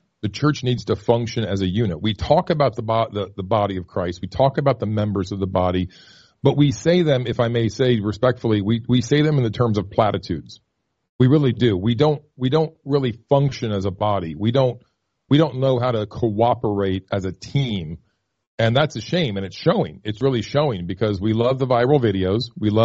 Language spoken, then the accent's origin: English; Columbus, Ohio, United States; I grew up in Columbus, and so I love Cleveland, love Cincinnati, love Ohio. So as a Buckeye, I can tease a little bit